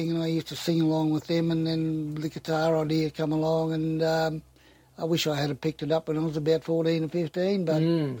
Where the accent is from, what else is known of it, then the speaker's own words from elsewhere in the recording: Rockhampton, Queensland, Australia; born there; I was born in Rockhampton, and I'm still live there, so I haven't moved far.